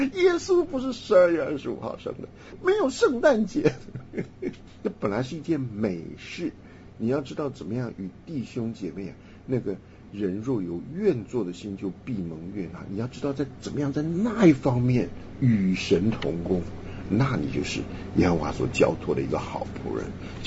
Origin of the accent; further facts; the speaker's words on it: Henan, China; accent: Henan; 咱们河南话要去放水，